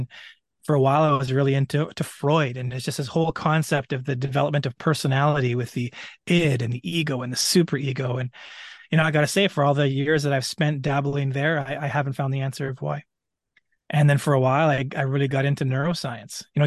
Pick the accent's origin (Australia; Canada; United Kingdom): Canada; British Columbia; moved away as an adult; now in United States; I'm originally from Canada, a Canadian born and raised. I've now lived in the United States for 7 years and am a legal resident here. I was raised a poor kid in British Columbia, Canada.